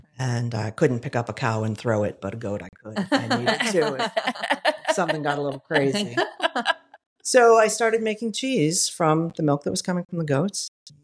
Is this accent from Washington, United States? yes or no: no; Toledo, Ohio, United States; So I grew up in Toledo and been in Ohio my entire life. It's kind of funny. I just can't seem to escape these 88 counties.